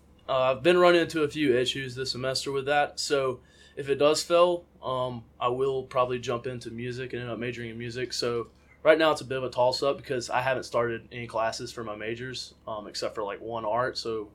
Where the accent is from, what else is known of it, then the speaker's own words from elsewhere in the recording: Westminster, South Carolina, United States; I'm from Westminster, South Carolina.